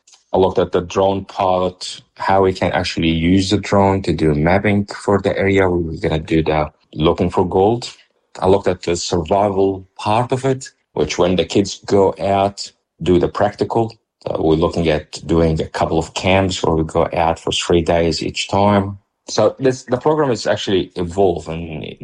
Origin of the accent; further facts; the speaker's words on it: Western Australia, Australia; Like my background, I came from the Kimberley, and most of our kids, they spent time fishing.